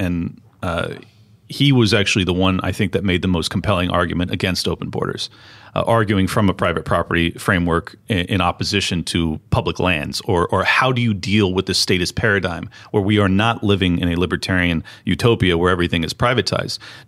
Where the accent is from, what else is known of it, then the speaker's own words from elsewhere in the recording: California, United States; And I come from California. Yeah. So, you know, unfortunately, I witnessed this firsthand. I witnessed the degradation of my state